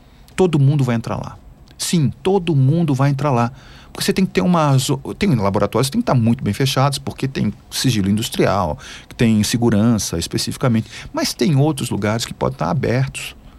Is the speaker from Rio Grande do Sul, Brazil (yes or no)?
no; Santa Catarina, Brazil; Sou de Santa Catarina. Eu, apesar de ser sulista